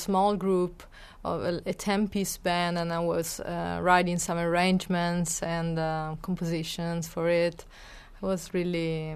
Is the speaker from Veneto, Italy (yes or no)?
no; Sicily, Italy; English is a second language; I'm from Sicily.